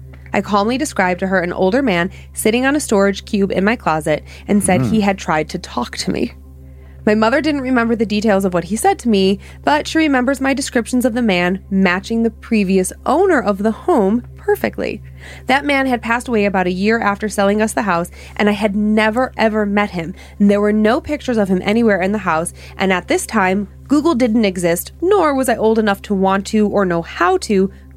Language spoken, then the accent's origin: English; Ohio, United States; Well, growing up in Ohio